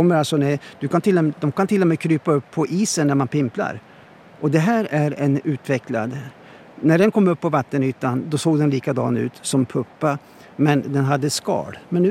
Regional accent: Jämtland County, Sweden; de där åren när jag var grabb hemma i Jämtland

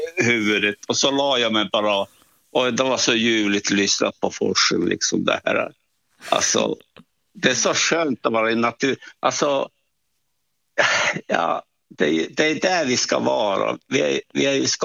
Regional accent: Tornio, Lapland, Finland; för att jag är född i Torneå och vi bodde på en liten ö där utanför Torneå och vi hade jordbruk och det fanns skog där

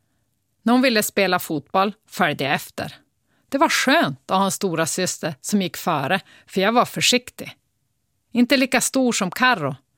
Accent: Åliden, Västerbotten County, Sweden; hemma på gården utanför Skellefteå. Karro, jag och Mirre. Vi är uppvuxna i Åliden. En liten by i Västerbottens gamla jordbruksbygder. 15 hushåll och den höga granskogen runt omkring.

